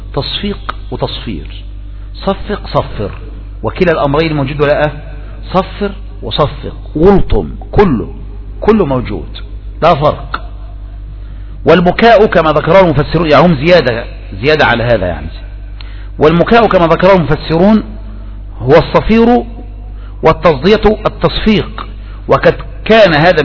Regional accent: Egypt; ولهذا نحن لا نعاني في لهجتنا, لا نعاني في هذه المجتمعات, كل يعرف ايه لهجتنا

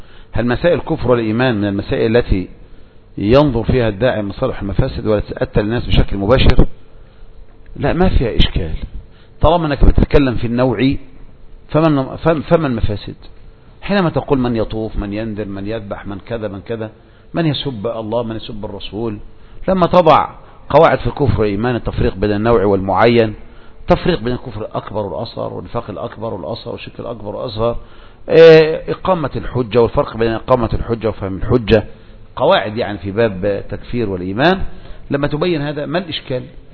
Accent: Egypt; ولكن لما انتشرت الصوفية والأشاعرة عندنا في مصر

